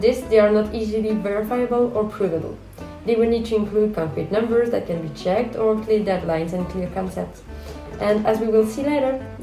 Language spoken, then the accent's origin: English; Belgium; English is a second language; I'm from Belgium. We are all sustainable development students from the KU Leuven